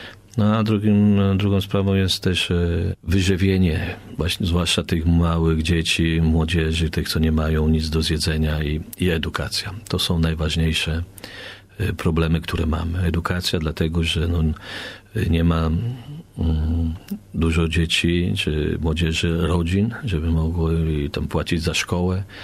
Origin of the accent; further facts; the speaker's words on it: Lubin, Lower Silesian Voivodeship, Poland; jestem teraz w Polsce i pochodzę z Lubina, z parafii Matki Bożej Częstochowskiej.